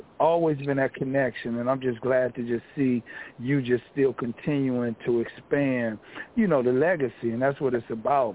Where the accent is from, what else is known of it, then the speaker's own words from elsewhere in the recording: Watts, California, United States; So I'm from Watts, man, Watts, California, IA, man. And, you know, we on the West Coast, man, we always starched up our khakis, starched up our jeans.